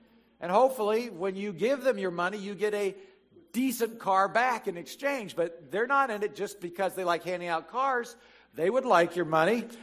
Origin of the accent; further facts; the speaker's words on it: Calhoun, Georgia, United States; This is in my hometown of Calhoun, Georgia.